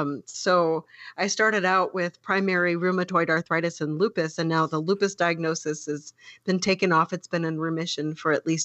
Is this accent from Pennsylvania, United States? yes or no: no; Atlanta, Georgia, United States; moved away; Yes. Yes. We are from Atlanta, Georgia, originally, and the weather there is so